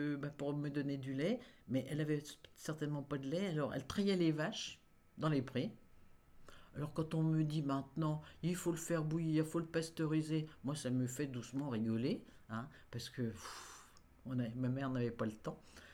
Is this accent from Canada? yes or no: no; Troyes, Grand Est, France; accent: Troyes; Ah, je suis née à Troyes, dans cette belle ville de Troyes, et d'ailleurs j'ai encore l'accent, et le 1er juillet 39, alors je suis née en pleine guerre.